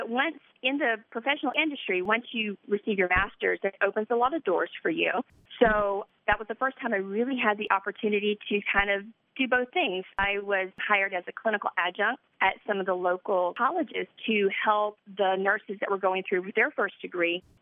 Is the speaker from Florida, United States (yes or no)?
no; Mobile, Alabama, United States; I'm from Mobile, Alabama, so I'm from the Deep South.